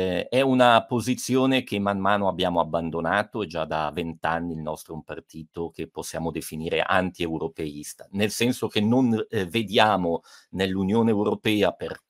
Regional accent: Switzerland; noi siamo stati come Svizzera uno dei primissimi paesi occidentali a riconoscere ad esempio la Cina popolare

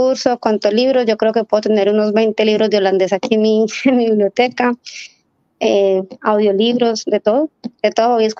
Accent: Antioquia, Colombia; accent: paisa; tengo un acento muy marcado, muy paisa

